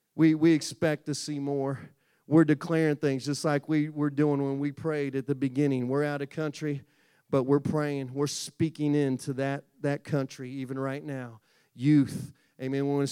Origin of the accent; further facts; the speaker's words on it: Columbus, Ohio, United States; at the end of the first week in Columbus, Ohio, my hometown